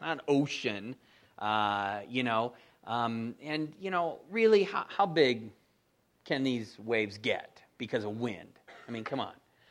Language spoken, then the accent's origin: English; San Diego, California, United States; Now, I grew up in San Diego, so I know the ocean really well.